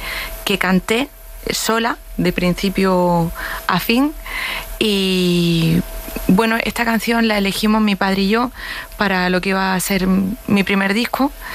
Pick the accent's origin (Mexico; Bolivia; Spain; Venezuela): Spain; Granada, Andalusia; also born or lived in Madrid; Nací en Madrid, pero me crié en Granada, exacto, sí.